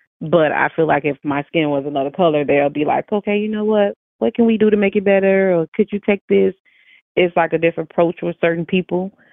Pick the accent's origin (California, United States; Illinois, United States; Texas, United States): Illinois, United States; Chicago; I'm 34. I'm from Chicago, Illinois.